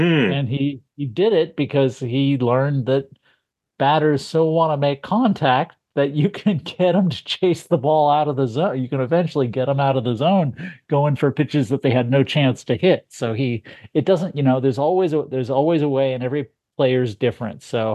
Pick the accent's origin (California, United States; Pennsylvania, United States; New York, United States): California, United States; I'm trying to prove that I'm actually from California, I think.